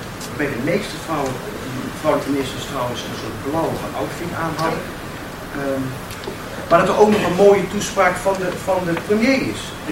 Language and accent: Dutch; Maastricht, Limburg, Netherlands; De herziening, ik kom uit Maastricht, dus het zal u niet verbazen. En ik woon er in de binnenstad